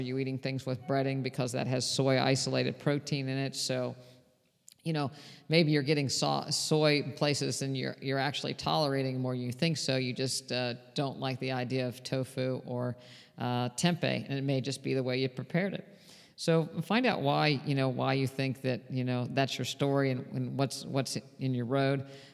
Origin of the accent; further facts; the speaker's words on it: West Virginia, United States; I grew up in West Virginia